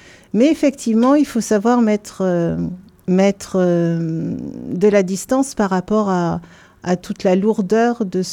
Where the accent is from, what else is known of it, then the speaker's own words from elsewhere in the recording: Saint-Quentin, Hauts-de-France, France; born there; Donc je suis née à Saint-Quentin, dans le département de l'Aisne. Il y a quelques années déjà, il y a 60 ans en fait déjà.